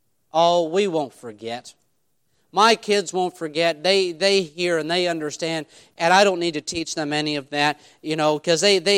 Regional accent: New York, United States; My wife is from here in Texas. I'm from New York State.

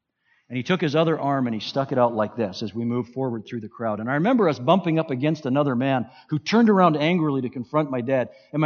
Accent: Glasgow, Scotland, United Kingdom; when I was a little boy growing up in Scotland, I was never afraid to go to Glasgow with my dad.

